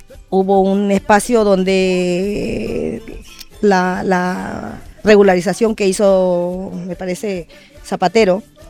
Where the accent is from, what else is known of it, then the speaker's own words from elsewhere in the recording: Santa Cruz, Bolivia; now in Barcelona, Spain; para nosotros es un día muy especial como bolivianos, como cruceños, ¿no?